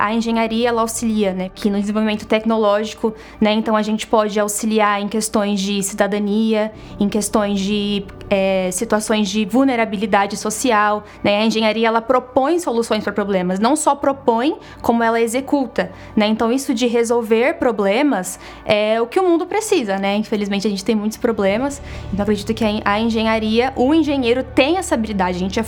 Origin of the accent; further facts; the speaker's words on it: Barueri, São Paulo, Brazil; now in Caraguatatuba, Brazil; eu tenho 23 anos, sou natural aqui de São Paulo, Barueri. E aos 19, quando eu passei para o vestibular, eu me mudei para Caraguatatuba para cursar engenharia civil.